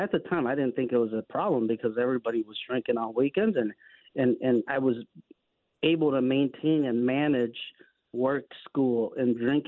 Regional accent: Indianapolis, Indiana, United States; born there; So I grew up a pastor's kid. And the story that I've been told was I was born in Indianapolis

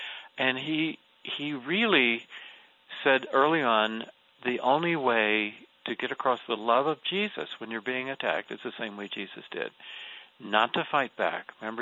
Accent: Atlanta, Georgia, United States; When I grew up in Atlanta, the church I went to saw him as the enemy, the bad guy.

